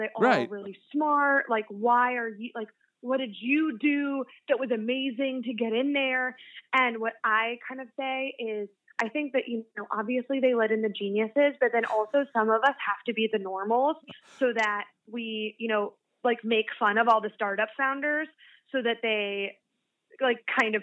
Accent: Kansas City, Missouri, United States; because I'm from Kansas City, Missouri, and I really didn't even consider it an option.

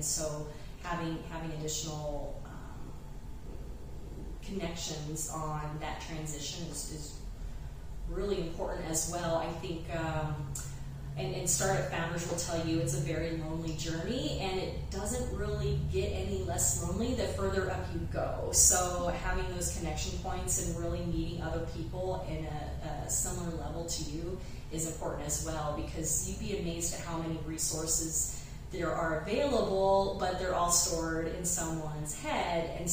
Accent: Kansas, United States; So I'm originally from Kansas. I've been here about 15 years now.

